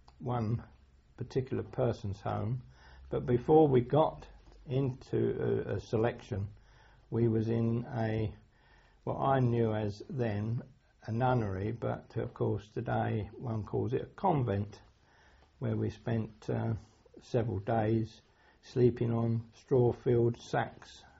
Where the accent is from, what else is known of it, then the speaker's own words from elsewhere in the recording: Edmonton, London, United Kingdom; I was born in Edmonton, North London.